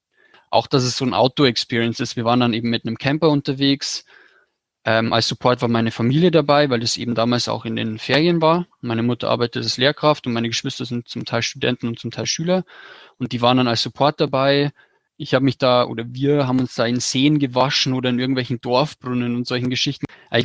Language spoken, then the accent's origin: German; Bavaria, Germany; ich komme aus der Gegend von Regensburg.